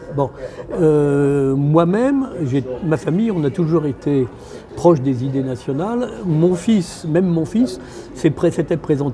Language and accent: French; Hauts-de-France, France; puisque moi, je suis du Nord, d'origine.